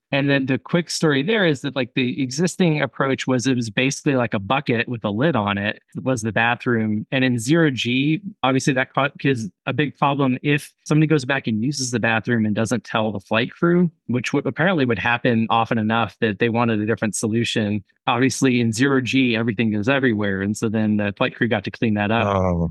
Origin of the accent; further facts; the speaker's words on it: Houston, Texas, United States; I grew up in Houston, so like Johnson Space Center.